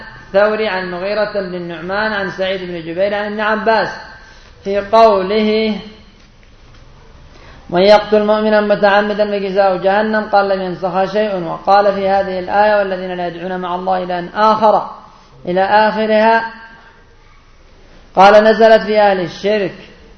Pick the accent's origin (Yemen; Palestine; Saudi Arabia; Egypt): Yemen; وعندنا في اليمن